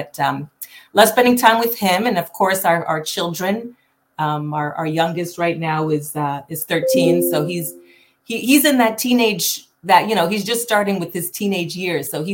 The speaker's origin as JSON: {"language": "English", "country": "Canada", "also_born_or_lived": "New York, United States", "said": "I'm originally from Canada by way of New York."}